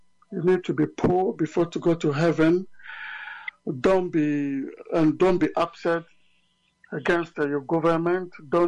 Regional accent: DR Congo; English is a second language; now in London, United Kingdom; my background is that I'm from Africa, and the DRC, Congo. And I was born there, and I came to live in London. I came as an asylum seeker.

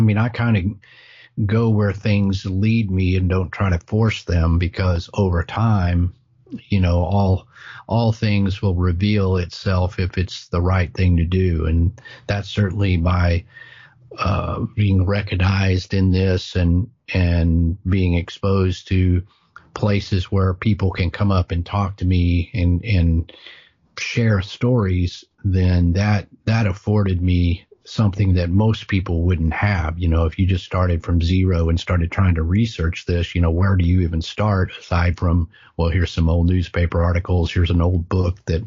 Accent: Fort Worth, Texas, United States; you know, I was born in Fort Worth and grew up in this general area. So it was just right there.

